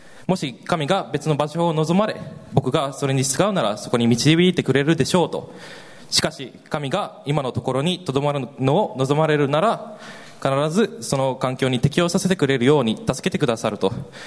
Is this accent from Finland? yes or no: yes; Helsinki, Uusimaa, Finland; Japanese is a second language; 元の実家からヘルシンキの実家から、まあ、700キロメートル先の、まあ、ど田舎に引っ越ししたんです